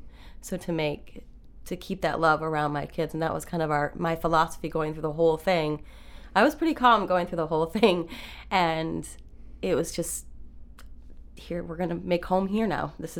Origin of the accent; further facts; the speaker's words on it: Maine, United States; My family, like I said, I grew up in Maine. My husband grew up in Maine. So all of my family was close by.